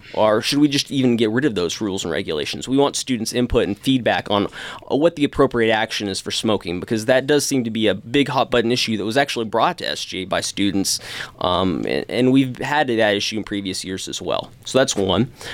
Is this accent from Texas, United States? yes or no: yes; Monahans, Texas, United States; Monahans, Texas.